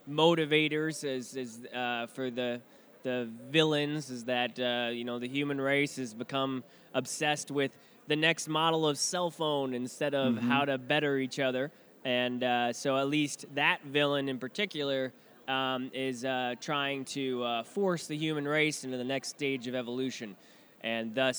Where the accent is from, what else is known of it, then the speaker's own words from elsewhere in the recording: Council Bluffs, Iowa, United States; also born or lived in Omaha, Nebraska; You know, I grew up here in Council Bluffs and then in Omaha, and so I love supporting the local cons as much as I can.